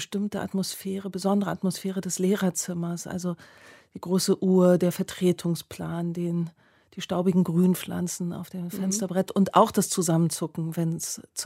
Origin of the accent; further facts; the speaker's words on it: East Germany, Germany; Ja, das ist meine Kindheit. Meine Kindheit ist gefärbt in DDR-Licht.